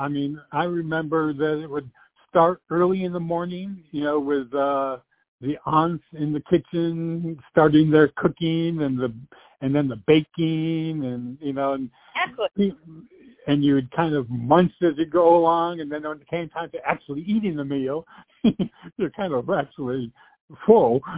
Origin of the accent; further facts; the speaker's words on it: New York, United States; Now, even though I grew up in New York, I don't think I've ever actually been into New Jersey.